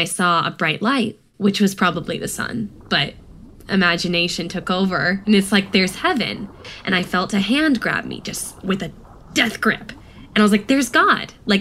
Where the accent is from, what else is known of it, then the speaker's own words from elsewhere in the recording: San Jose, California, United States; born there; I was born in San Jose, California, and I didn't have much exposure to water at all.